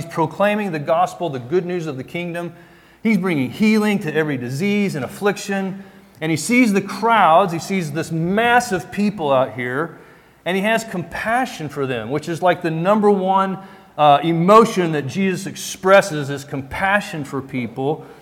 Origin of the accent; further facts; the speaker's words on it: Springfield, Missouri, United States; also born or lived in Fort Scott, Kansas; I grew up in Springfield, Missouri, down in Southwest Missouri. Been in Missouri most of my life. I had a little 9-year hiatus in Fort Scott, Kansas, which is almost Missouri.